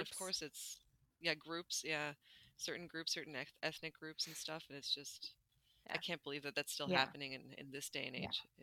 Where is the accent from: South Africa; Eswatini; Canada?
Canada; Like as a Canadian, like because our I think our education system, like public education system, is more or less equal across the board.